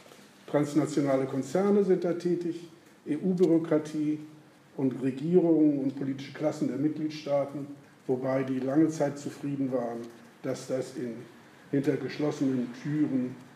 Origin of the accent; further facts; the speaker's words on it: Kiel, Schleswig-Holstein, Germany; als Kieler habe ich da ein bisschen Probleme